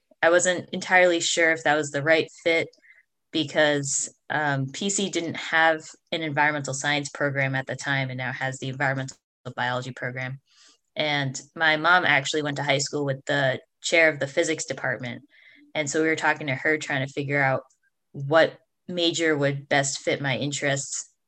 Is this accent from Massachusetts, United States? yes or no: yes; West Springfield, Massachusetts, United States; So I'm from West Springfield, Massachusetts. It's in the western half of the state.